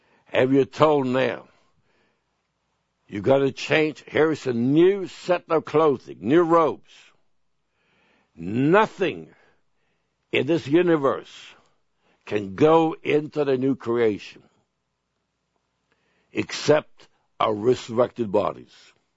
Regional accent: Sweden; moved away as an adult; And I was born in Sweden. I lived in Sweden until I was about 21 years old.

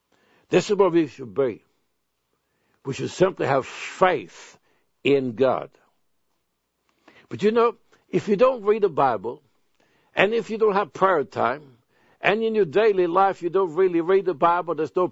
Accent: Sweden; now in United States; When I was growing up in Sweden, and all the way up to I was about left to come into the United States

